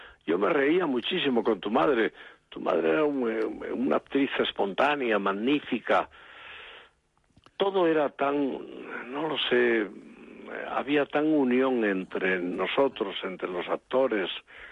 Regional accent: Asturias, Spain; Asturias es mi tierra, son mis raíces, ahí tengo enterrados a mis padres

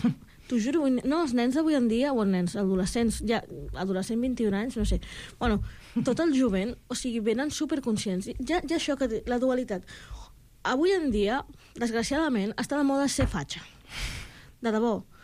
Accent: Catalonia, Spain; tinc els ancestres i tot el pes de l'Àfrica en mi. Però clar, també sóc catalana, supercatalana, la pubilla catalana.

